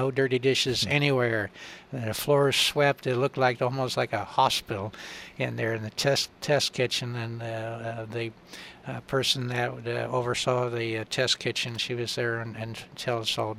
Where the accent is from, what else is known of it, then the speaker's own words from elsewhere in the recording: Kansas, United States; I grew up in Northwest Kansas, yep. And it was flat.